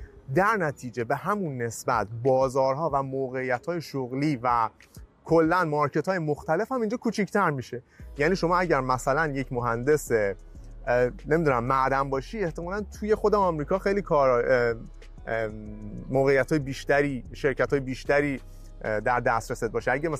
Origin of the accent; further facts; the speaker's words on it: Iran; now in Canada; نکته دوم واسه ما مهاجرایی که از ایران اومدیم اینه که خب بعد فاصله کانادا تا ایران خیلی زیاده.